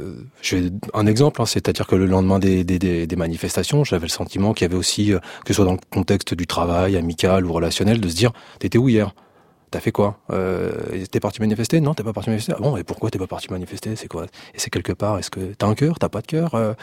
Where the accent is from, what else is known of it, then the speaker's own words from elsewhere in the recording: France; on est français